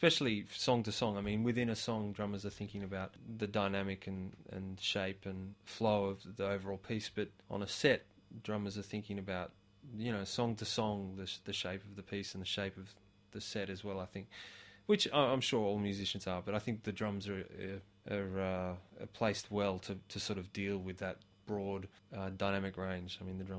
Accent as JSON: {"language": "English", "town": "Castle Hill", "region": "New South Wales", "country": "Australia", "tie": "born or raised there", "said": "I grew up in Castle Hill"}